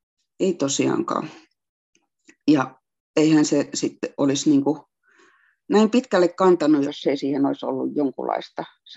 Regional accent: Rovaniemi, Lapland, Finland; Rovaniemeltä kotoisin, niin jotenkin se niin kuin pohjoinen kiinnosti.

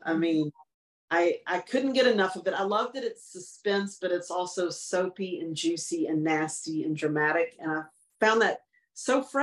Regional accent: Longview, Texas, United States; Longview, Texas.

